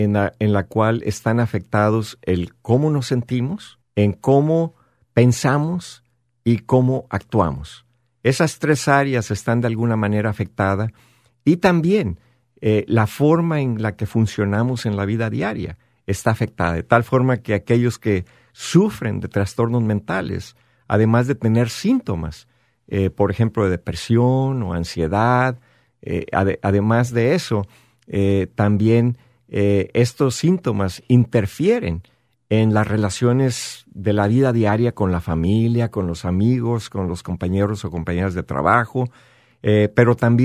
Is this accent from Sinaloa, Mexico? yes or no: yes; Guamúchil, Sinaloa, Mexico; now in United States; que yo soy mexicano. De hecho, soy de los inmigrados aquí en Estados Unidos. Yo vengo de México, soy sinaloense de un pueblo de Guamúchil, Sinaloa, de donde … donde creció. Tengo más de 20 años aquí en California